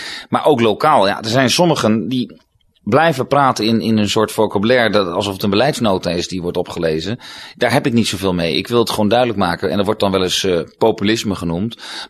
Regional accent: The Hague, South Holland, Netherlands; Want ik kom uit Den Haag

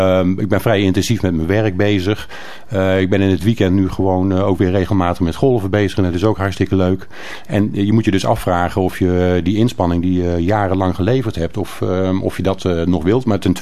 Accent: Welberg, North Brabant, Netherlands; born there; also born or lived in Soesterberg / Leeuwarden / Lonneker / Ossendrecht; now in Kapelle, Netherlands; Oh, ik ben geboren op de Welberg, gemeente Steenbergen en Kruisland.

